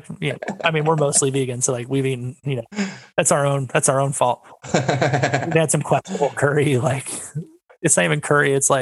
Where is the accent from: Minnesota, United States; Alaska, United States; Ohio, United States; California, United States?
California, United States; now in Nashville, United States; I grew up in Southern California. I mean, it gets gloomy there, but not like I live in Nashville now